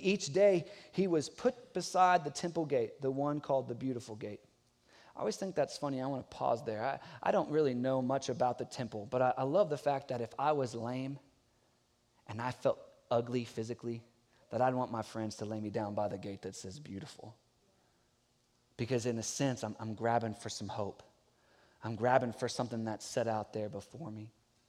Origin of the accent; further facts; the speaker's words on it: Carolina, United States; there was definitely a time as I was growing up in Carolina where I got on a country road and had no idea where I was.